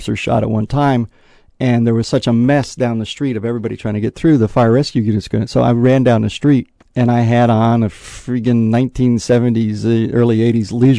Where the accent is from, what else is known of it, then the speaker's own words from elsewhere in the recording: Miami, Florida, United States; I grew up in Little Havana. I didn't grow up in Miami. I grew up in Little Havana.